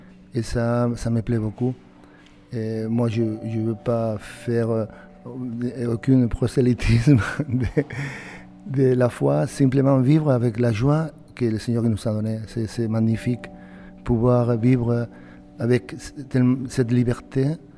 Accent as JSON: {"language": "French", "town": "Cullera", "region": "Valencian Community", "country": "Spain", "accent": "Spanish", "second_language": "French", "moved": "yes", "lives_now": "Bayonne, France", "said": "En fait, moi, je suis de Valencia, Cullera. C'est une région très, très paradisiaque. Et à côté de la mer, de Méditerranée."}